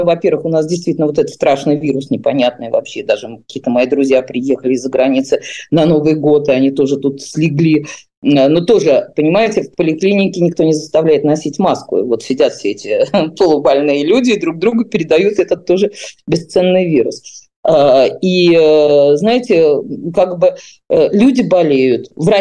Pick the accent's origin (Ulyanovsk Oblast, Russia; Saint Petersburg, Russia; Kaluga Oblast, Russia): Saint Petersburg, Russia; как жителю и уроженцу города Петербурга